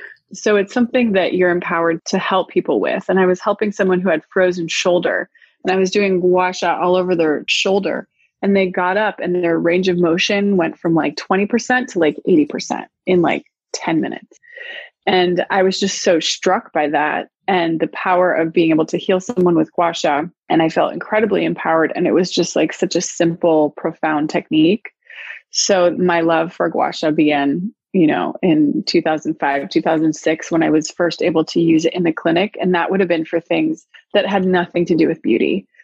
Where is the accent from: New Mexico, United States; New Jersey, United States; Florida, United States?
New Mexico, United States; So yes, I went to California. I'm from New Mexico. So going to school on the East Coast was like already like a leap.